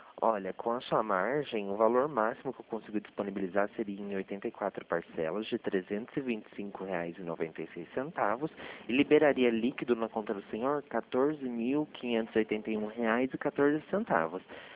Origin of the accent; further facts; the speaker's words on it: Limeira, São Paulo, Brazil; Sou daqui de Limeira mesmo. A gente fica aqui na Rua Barão de Campinas.